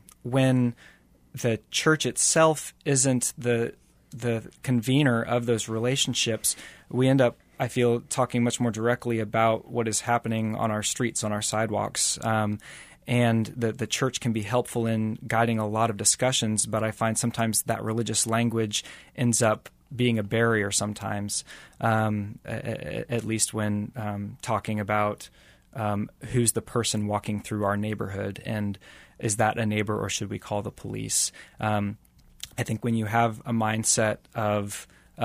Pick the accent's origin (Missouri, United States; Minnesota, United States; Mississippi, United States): Missouri, United States; Kansas City; I grew up in South Kansas City, went to college up in Liberty at William Jewell, and then right after that moved down to Midtown about 10 years ago to actually be part of a church community.